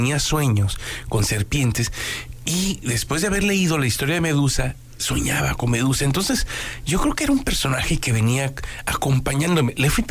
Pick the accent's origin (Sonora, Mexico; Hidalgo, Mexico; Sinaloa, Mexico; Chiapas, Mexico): Chiapas, Mexico; Tuxtla Gutiérrez; also born or lived in Argentina; crecí aquí en Tuxtla y... pues casi toda mi adolescencia, mi juventud, me tocó vivir allá en Tuxtla de los Conejos. Y después ya de más grande ya me fui a otros lugares. Ajá. He vivido incluso en otros países.